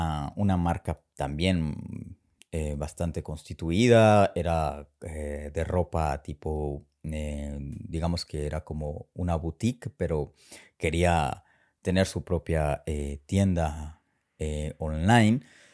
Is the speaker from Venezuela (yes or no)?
yes; San Cristóbal, Táchira, Venezuela; Yo vengo de San Cristóbal.